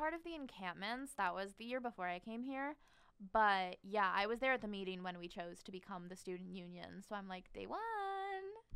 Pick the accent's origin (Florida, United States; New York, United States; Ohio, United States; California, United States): California, United States; Sacramento; And I kind of was worried about like how far I'd be from home because I'm from Sac.